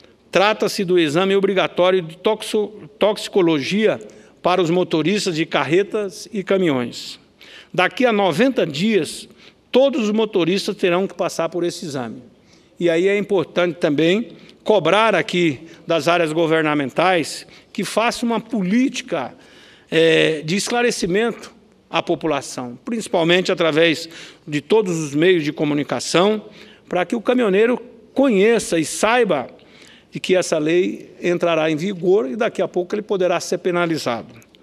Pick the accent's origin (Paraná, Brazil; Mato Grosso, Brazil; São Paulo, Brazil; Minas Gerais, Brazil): Mato Grosso, Brazil; Rondonópolis; lá da minha cidade, Rondonópolis